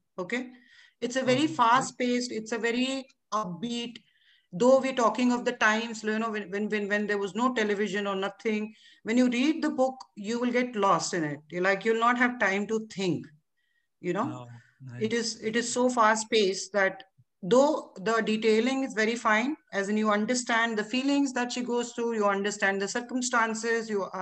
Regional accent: India; But we as Indian, we always have loved the game.

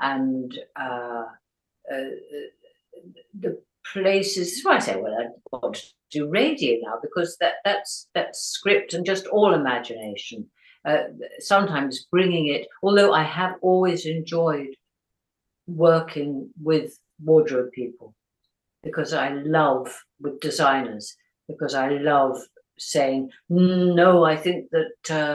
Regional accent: East of England, United Kingdom; born there; I was born in Hertfordshire. I was born in cosy, middle class, red velvet curtains.

